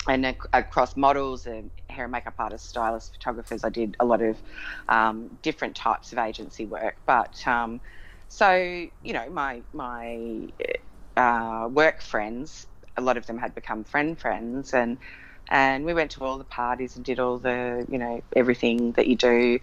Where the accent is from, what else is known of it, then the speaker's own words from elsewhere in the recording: Melbourne, Victoria, Australia; And we grew up in Melbourne with her side of the family.